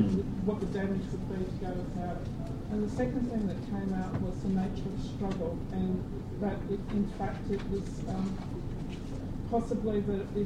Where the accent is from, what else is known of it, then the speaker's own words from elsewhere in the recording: Australia; I'm Australian, so I'm very outside of this discussion